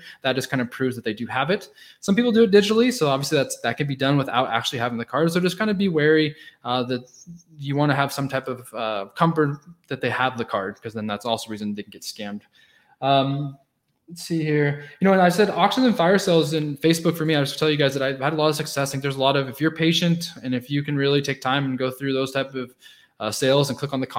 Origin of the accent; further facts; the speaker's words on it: Oregon, United States; now in Calgary, Canada; I'm in Calgary, but I'm from Oregon. I'm from the northeast corner of Oregon is where I was born and raised, if anybody is interested.